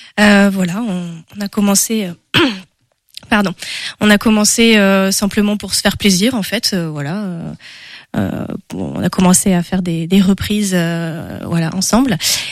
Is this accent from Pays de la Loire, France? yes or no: yes; Saint-Barthélemy-d'Anjou, Pays de la Loire, France; Je suis angevine à l'origine, ouais. J'ai grandi à Saint-Barthélemy-d'Anjou.